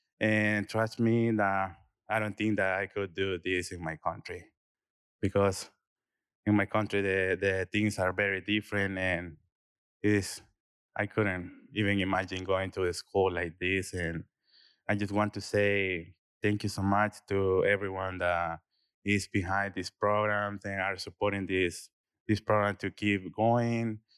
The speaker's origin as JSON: {"language": "English", "country": "El Salvador", "lives_now": "United States", "said": "and I'm from El Salvador."}